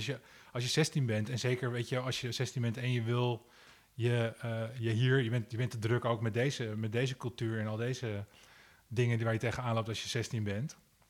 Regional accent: Netherlands; ik als Nederlander dacht dus als ik in de Verenigde Staten ben...

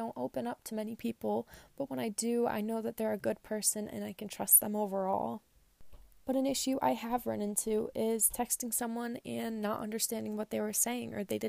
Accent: Farmington, Connecticut, United States; I am a senior from Farmington High School in Farmington, Connecticut.

